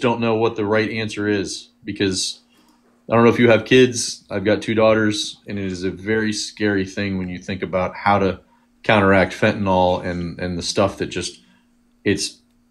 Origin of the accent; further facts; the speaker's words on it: Houston, Texas, United States; born there; My dad and Frank Beard were really close friends, and I was born in Houston.